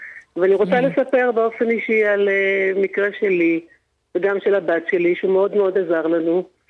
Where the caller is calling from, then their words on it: Central District, Israel; אני מדברת ממרכז הארץ.